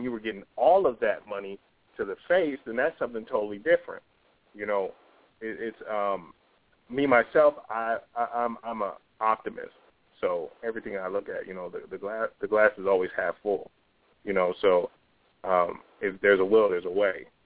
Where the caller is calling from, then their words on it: Las Vegas, Nevada, United States; I'm calling from Las Vegas, Nevada, the entertainment capital of the world.